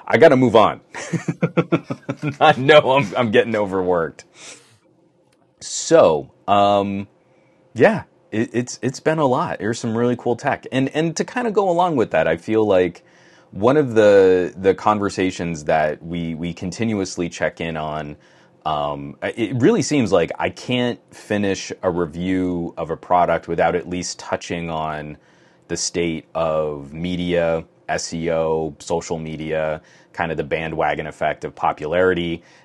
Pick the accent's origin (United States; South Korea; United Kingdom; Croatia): United States; I mean, I'm an American, and I'm kind of a knuckle-dragging American when it comes to sort of that world decorum.